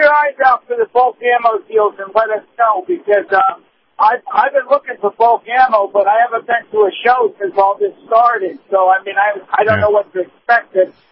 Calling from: Dade City, Florida, United States; Hey, Yeah, I'm in Dade City. That's where I live.

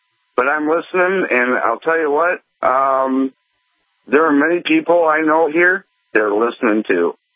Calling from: Michigan, United States; I'm calling from Michigan.

